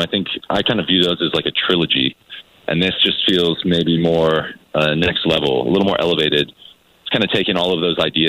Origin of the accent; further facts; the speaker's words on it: Fredericksburg, Virginia, United States; also born or lived in Seattle; now in Richmond, United States; I'm from Fredericksburg, and I moved down to Richmond maybe like 12 years ago before I moved to Seattle, and then I just kind of missed it.